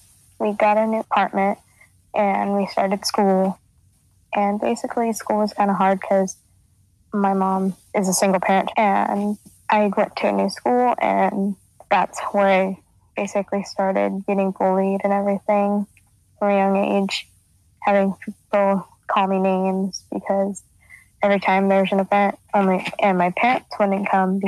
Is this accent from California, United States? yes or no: yes; Aliso Viejo, California, United States; I'm 15 years old, and I'm from Aliso Viejo, California.